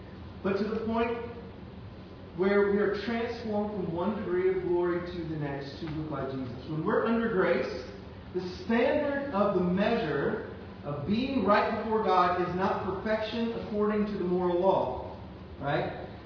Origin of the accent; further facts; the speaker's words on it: Louisiana, United States; Hey, I'm from Louisiana. I know when my food is bland.